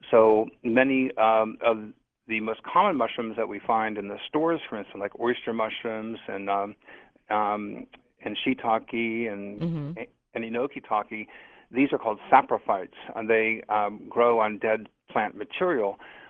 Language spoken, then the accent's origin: English; Ohio, United States; I have a twin brother, and I grew up in Ohio, in northern Ohio, on Lake Erie.